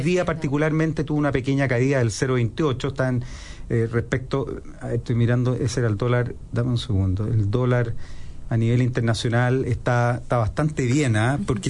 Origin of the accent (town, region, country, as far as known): Chile